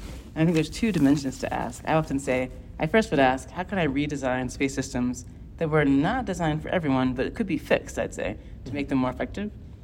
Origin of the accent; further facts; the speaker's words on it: Orlando, Florida, United States; I grew up in Orlando, Florida, and we had opportunities to basically see what NASA was doing from the point of view of launching from Kennedy Space Center.